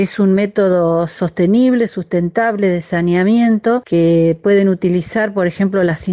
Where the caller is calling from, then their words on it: Concepción del Uruguay, Entre Ríos, Argentina; de la Comunidad de Vecinos por los Humedales del Río Uruguay, de aquí de la ciudad de Concepción del Uruguay